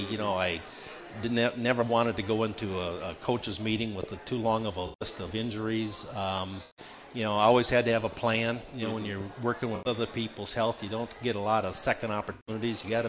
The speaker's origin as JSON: {"language": "English", "region": "Minnesota", "country": "United States", "said": "I'm from Minnesota, went to college at a small state school in Minnesota called Southwest State University."}